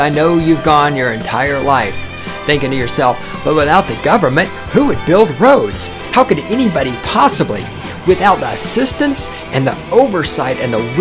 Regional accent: the South, United States; I knew that, of course, being a Southerner and not being completely ignorant of history

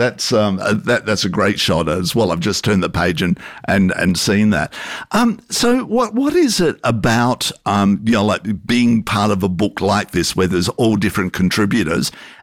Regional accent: Adelaide, South Australia, Australia; also born or lived in Melbourne; I'm originally from Adelaide, but then living in Melbourne where there's so much beautiful old architecture.

